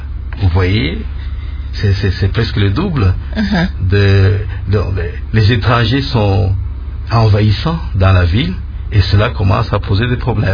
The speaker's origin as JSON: {"language": "French", "country": "DR Congo", "said": "chez nous au Congo"}